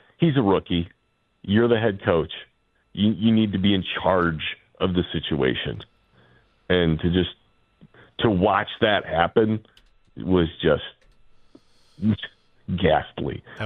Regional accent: Chicago, Illinois, United States; they know I'm from Chicago

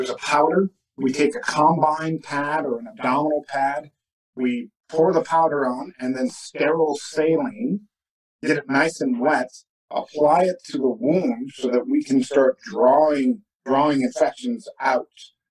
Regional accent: Midwest, United States; also born or lived in Santa Ana; That was, you know, decades ago growing up in the Midwest. We tend to volunteer for things.

